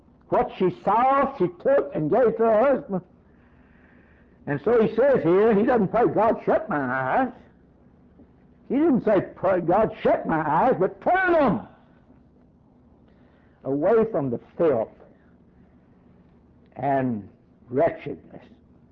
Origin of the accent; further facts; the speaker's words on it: the South, United States; Now, I was raised in the South, and that magazine ain't Southern Living. That's not the way they lived in the South where I grew up.